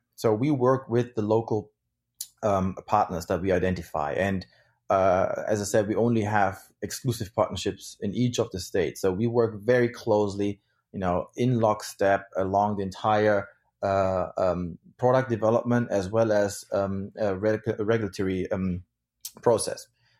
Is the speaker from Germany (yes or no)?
yes; Germany; As I said, I grew up in Germany.